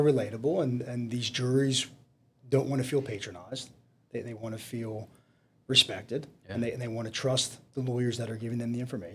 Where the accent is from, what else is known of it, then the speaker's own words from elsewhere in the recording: Harrisburg, Pennsylvania, United States; growing up outside of Harrisburg, Pennsylvania is much different than the main line where I live now.